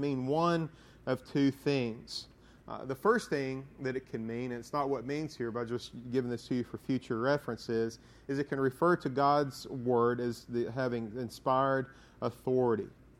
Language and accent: English; Coleman, Alabama, United States; I went back to my hometown in Coleman, Alabama, for a funeral for one of my friend's fathers.